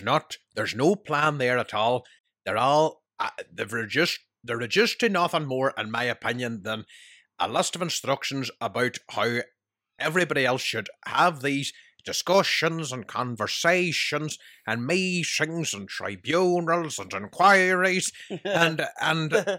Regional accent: Ireland; But if that type of reality is not really there for us ourselves as Irish people, it's just not really.

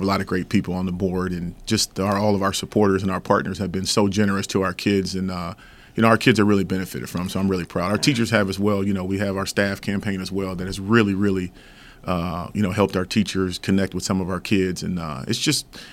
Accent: Elyria, Ohio, United States; I'm from Elyria, Ohio. I graduated from Midview High School

